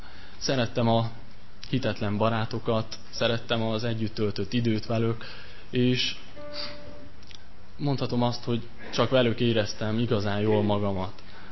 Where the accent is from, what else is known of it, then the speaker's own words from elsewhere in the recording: Szilágybagos, Sălaj, Romania; Szilágy Bagosról jöttem